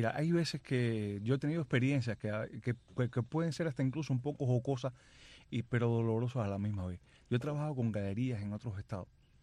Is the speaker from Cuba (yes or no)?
yes; Cuba; moved away as an adult; now in United States; Cuando fui a estudiar estuve en La Habana, pero después regresé nuevamente a mi pueblo.